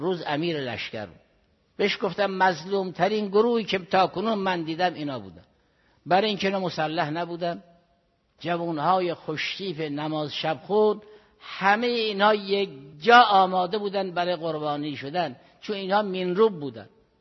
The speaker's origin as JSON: {"language": "Persian", "country": "Iran"}